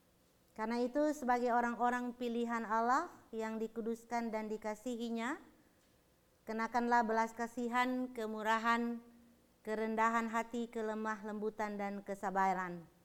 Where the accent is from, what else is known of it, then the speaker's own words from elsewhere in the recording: Manado, North Sulawesi, Indonesia; Ya, mungkin sesuku dengan saya dari Manado, ya.